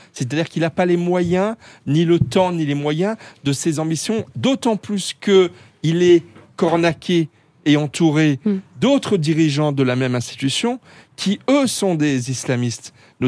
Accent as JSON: {"language": "French", "region": "Grand Est", "country": "France", "said": "Alors moi, je suis alsacien"}